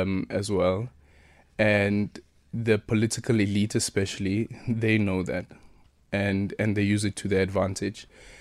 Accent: South Africa

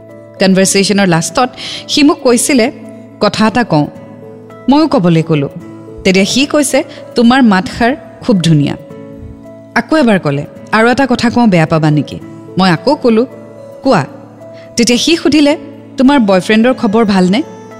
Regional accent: Lakhimpur, Assam, India; তেওঁৰ ঘৰ তেজপুৰত আৰু মোৰ ঘৰ লক্ষীমপুৰত।

